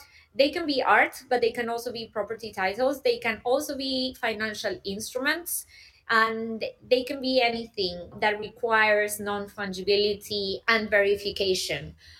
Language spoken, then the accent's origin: English; Argentina; I come from Argentina, which is a country that right now it's at 105% of inflation.